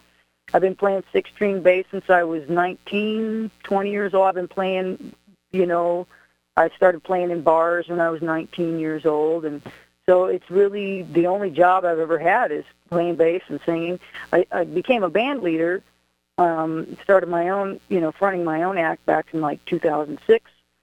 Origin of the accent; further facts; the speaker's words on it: Charleston, West Virginia, United States; Well, I grew up in Charleston, West Virginia as a kid